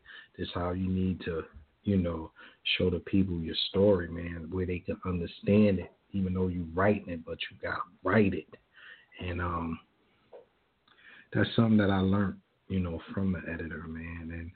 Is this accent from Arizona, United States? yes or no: no; Philadelphia, Pennsylvania, United States; now in Norristown, United States; I'm from North Philadelphia, but I reside in Norristown, PA now.